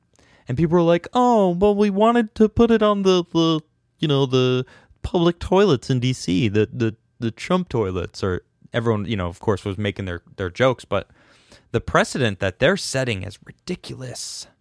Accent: Chicago, Illinois, United States; I'm from Chicago, and the Bears, Green Bay Packers, long whatever rivalry.

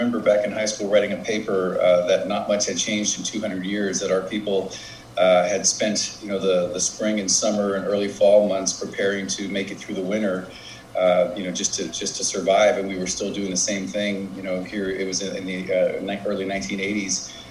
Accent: New Jersey, United States; I grew up in New Jersey because my mom's from there, and so I actually worked down in Atlantic City as a teenager.

